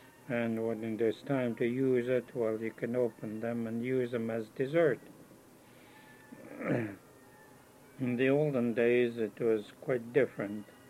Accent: Hector Island, Alaska, United States; born there; I'm 66 years old. I was born in Hector Island outside of Carheen on Prince of Wales. But Cake is where my roots are.

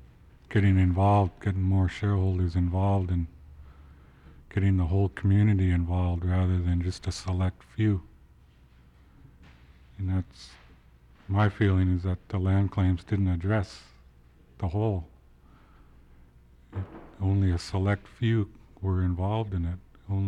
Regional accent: Sitka, Alaska, United States; I spent all my life here in Sitka, realizing that I'm from Sitka, and then I also have family in Angoon

